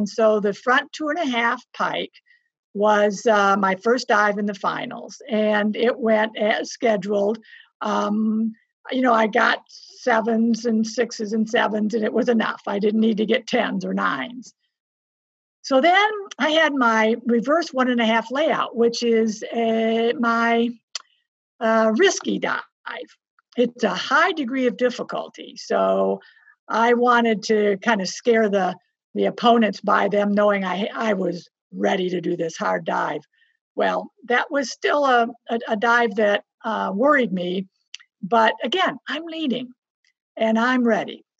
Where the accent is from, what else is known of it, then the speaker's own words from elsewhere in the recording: Pontiac, Michigan, United States; You know, I grew up in Pontiac, Michigan, and I've really never been outside my state, my city, let alone my state.